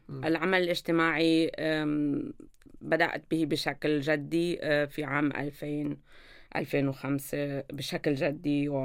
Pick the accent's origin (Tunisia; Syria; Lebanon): Syria; moved away as an adult; now in Germany; أنا شخصيا سورية الأصل، ولكن من أكثر من 20 سنة هنا في ألمانيا